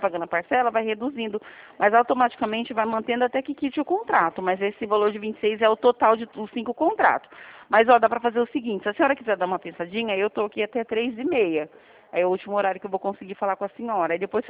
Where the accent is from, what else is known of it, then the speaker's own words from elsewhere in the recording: Presidente Prudente, São Paulo, Brazil; eu sou de Presidente Prudente